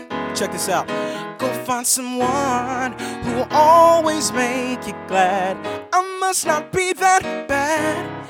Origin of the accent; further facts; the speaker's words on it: Southern US, United States; from what I've noticed growing up in the South and just coming out here